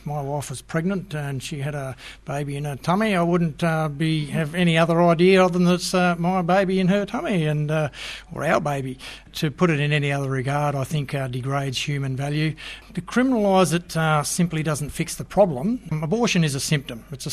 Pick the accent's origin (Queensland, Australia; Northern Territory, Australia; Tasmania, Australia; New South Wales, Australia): Northern Territory, Australia; Darwin; also born or lived in Borroloola / Busselton / Perth / Katherine; I was brought up in the Northern Territory, born in Darwin, lived in an Aboriginal community for the first 4 years of my life. I lived in Darwin, Borroloola, Busselton, Perth, back to Darwin, then off to a cattle station out from Katherine.